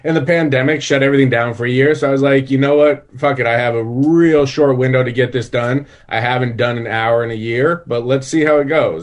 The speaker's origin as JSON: {"language": "English", "town": "Denver", "region": "Colorado", "country": "United States", "said": "Of Colorado. Yeah, I'm from Denver. I was home for Passover."}